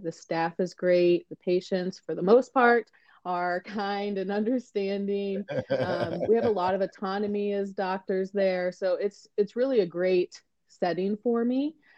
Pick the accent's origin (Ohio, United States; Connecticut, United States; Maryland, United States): Ohio, United States; So I am from Northeast Ohio.